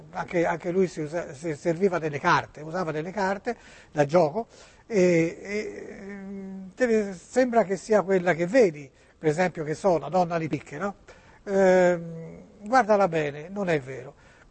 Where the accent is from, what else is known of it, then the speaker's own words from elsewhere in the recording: Bologna, Emilia-Romagna, Italy; Sì, sai, io sono di Bologna, ma lavoro a Prato.